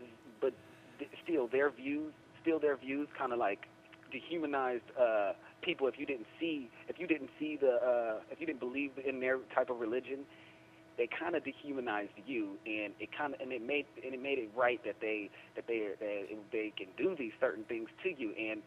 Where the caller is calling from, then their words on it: Oakland, California, United States; I'm calling from Oakland.